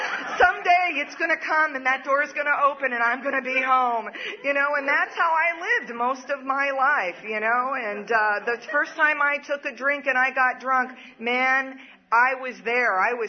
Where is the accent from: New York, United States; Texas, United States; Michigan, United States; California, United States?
California, United States; San Diego; I'm from San Diego, moved away for 10 years in L.A., but I'm from San Diego